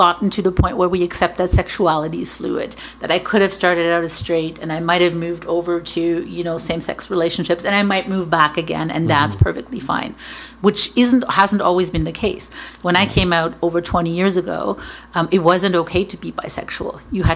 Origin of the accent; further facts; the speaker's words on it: Hamilton, Ontario, Canada; But well, you're from Toronto, I'm from Hamilton.